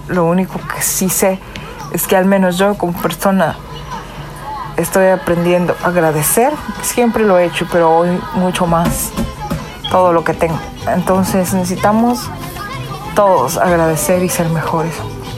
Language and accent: Spanish; State of Mexico, Mexico; now in Columbia, United States; Yo radico en este estado hace 17 años. Vine de México. El estado de México es mi lugar de origen. Vine buscando una vida mejor.